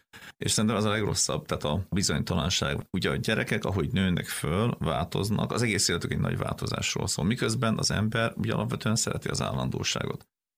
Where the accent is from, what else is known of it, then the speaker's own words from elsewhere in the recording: Gyula, Békés, Hungary; mi ugye ő is Gyulai, én is Gyulai vagyok